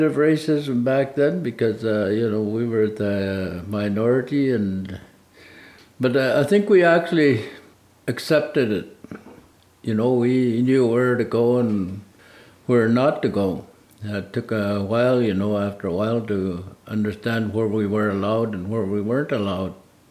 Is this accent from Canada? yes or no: yes; Salmon Arm, British Columbia, Canada; But me, I call it this kind of growing up in Salmon Arm and understanding their local rules.